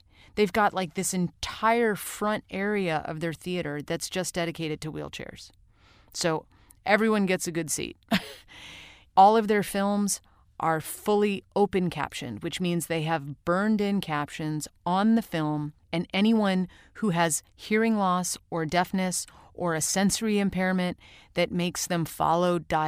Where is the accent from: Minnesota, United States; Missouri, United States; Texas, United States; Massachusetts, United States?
Missouri, United States; St. Louis; also born or lived in Rochester, New York; when I was growing up in St. Louis and Rochester, New York, in both places, we had a darkroom.